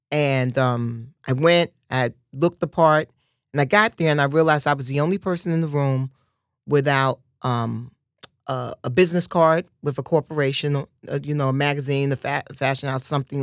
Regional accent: Harlem, New York, United States; I knew growing up in Harlem, I knew that there are a lot of people that are broke.

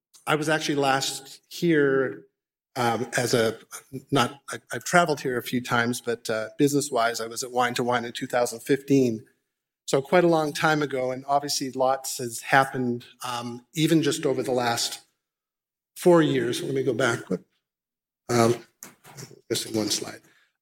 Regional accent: Canada; moved away as an adult; now in United States; I'm actually Canadian. I moved to the United States when I married my wife from Southern California about 30 years ago.

